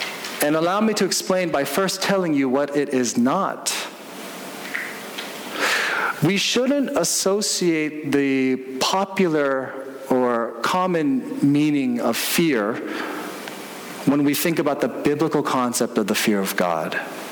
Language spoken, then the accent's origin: English; United States; I'm still American. I'm still Korean. I'm still a man. I'm still a pastor.